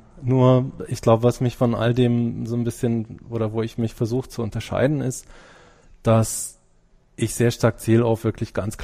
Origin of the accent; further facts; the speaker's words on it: Germany; Ich bin natürlich als Deutscher erstmal so mit den deutschen Sachen am besten vertraut